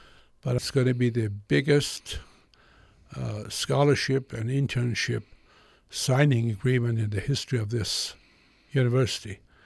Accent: Tehran, Tehran Province, Iran; also born or lived in London / New York; I said, New York. And then she said, before that, I said, London. I said, before that, Tehran.

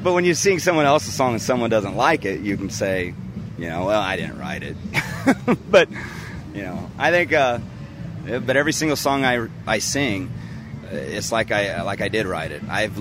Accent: Iowa, United States; I mean, we're from the Midwest. We're not as modern, but we're not as redneck as everyone, or, you know, backwoods as everyone thinks we are, you know. Being from Iowa and representing Iowa

